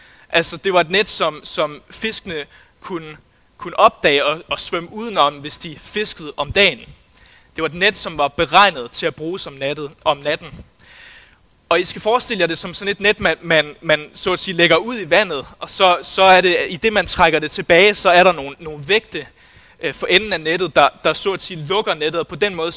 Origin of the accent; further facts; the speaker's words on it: Faroe Islands; Jeg kommer selv fra Færøerne